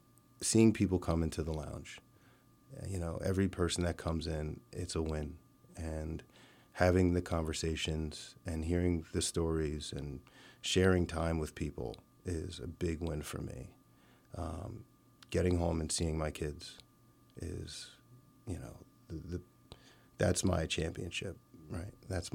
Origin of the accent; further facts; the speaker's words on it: Pennsylvania, United States; I grew up in the Valley. I grew up in the Lehigh Valley